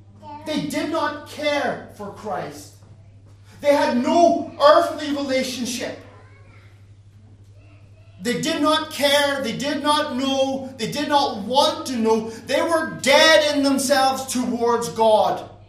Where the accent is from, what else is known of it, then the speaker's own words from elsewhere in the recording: Ireland; because I'm an Irish man